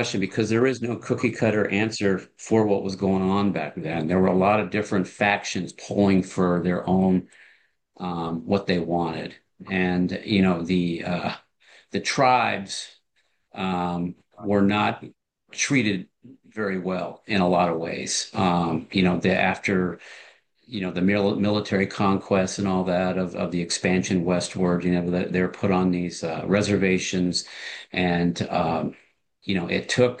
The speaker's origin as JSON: {"language": "English", "town": "Sheridan", "region": "Wyoming", "country": "United States", "tie": "born or raised there", "said": "I grew up in Sheridan in the 60s and the 70s"}